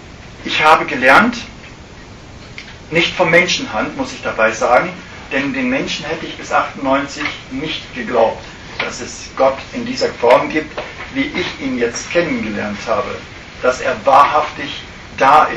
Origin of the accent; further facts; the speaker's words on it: Rhineland-Palatinate, Germany; accent: Palatine; ich versuche es mit meiner reinen pfälzischen Schnauze, ich bin Rheinländer